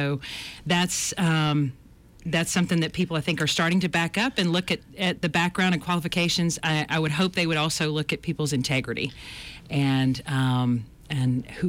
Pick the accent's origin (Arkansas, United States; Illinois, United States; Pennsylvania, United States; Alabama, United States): Alabama, United States; Montgomery; I grew up right here in Montgomery.